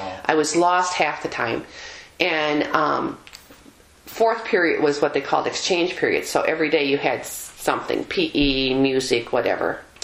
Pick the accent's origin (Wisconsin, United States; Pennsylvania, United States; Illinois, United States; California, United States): Wisconsin, United States; I never thought I would have been a Bobcat when I came from Wisconsin.